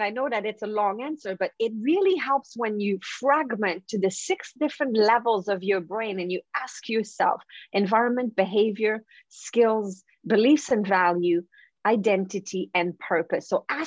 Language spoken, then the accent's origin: English; Canada; I'm French Canadian, so this is not one of my skills